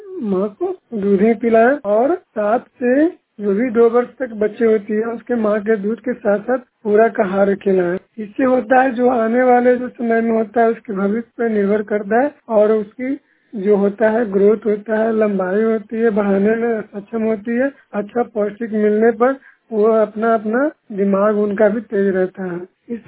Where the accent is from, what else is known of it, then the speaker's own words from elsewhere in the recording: Bihar, India; Tharthari block Nalanda जिला का निवासी हूँ।